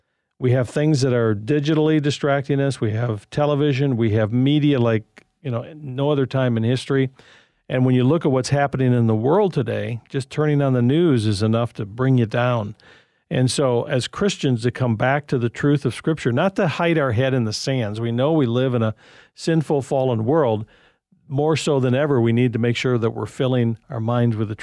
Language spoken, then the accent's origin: English; Michigan, United States; when I was growing up in the Detroit suburb, we went to church in Royal Oak, or I'm Oak Park, Michigan